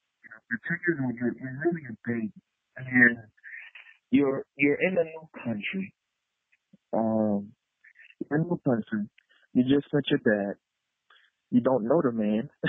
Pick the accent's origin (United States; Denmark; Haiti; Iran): Haiti; You know, keep in mind I'm from Haiti, you know, just living in a one-bedroom apartment with both parents and everything stacked on top of each other.